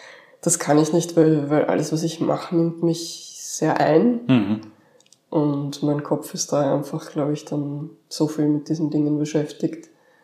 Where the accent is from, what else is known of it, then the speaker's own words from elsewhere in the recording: Upper Austria, Austria; In Oberösterreich, in Regenkreis.